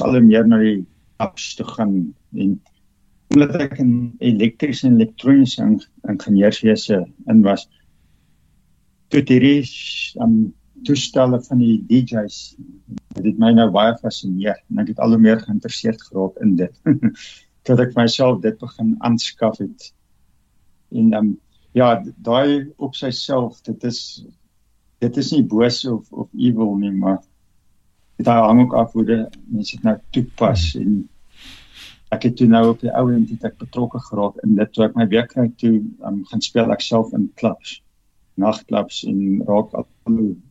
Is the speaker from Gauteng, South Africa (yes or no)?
no; Mpumalanga, South Africa; van Mpumalanga. Ek was daar op die steenkoolmyne gewees in die ingenieursbedryf